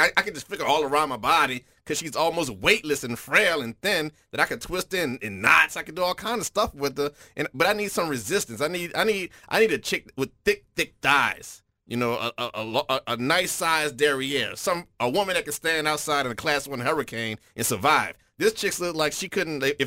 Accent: the South, United States; I'm from the South. I need meat on my bones.

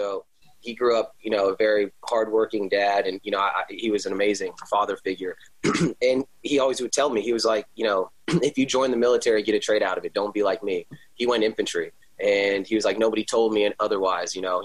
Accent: Stafford, Virginia, United States; I grew up in Virginia, kind of a unique town in Stafford, Virginia. My father was the athletic director at Quantico.

